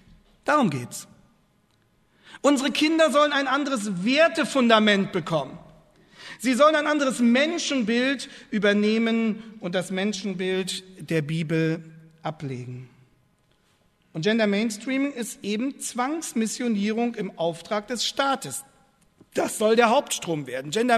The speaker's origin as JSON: {"language": "German", "region": "Lower Saxony", "country": "Germany", "said": "Ich komme aus Niedersachsen, wie Sie wissen."}